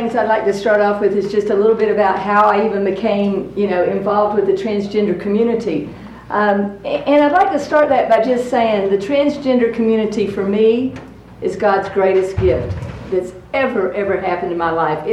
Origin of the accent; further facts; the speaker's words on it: Atlanta, Georgia, United States; also born or lived in Kentucky; So yes, I am from the South. I grew up in Atlanta. And then I spent 22 years in Kentucky before I met this wonderful woman and married her.